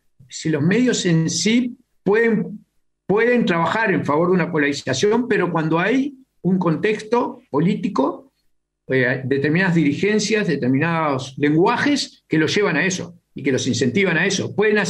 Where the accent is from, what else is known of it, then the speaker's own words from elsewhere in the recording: Uruguay; Acá voy a hablar como uruguayo